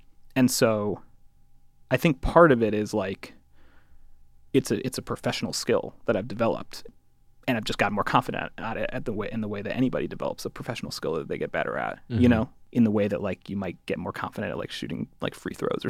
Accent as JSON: {"language": "English", "region": "Connecticut", "country": "United States", "said": "yeah, I'm from Connecticut, I went to the Ivy League, but I also like, that's not the socioeconomic class I'm from."}